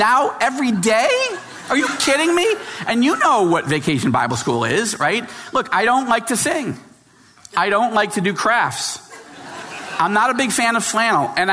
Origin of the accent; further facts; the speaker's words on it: New York, United States; She's from New Jersey. I'm from New York.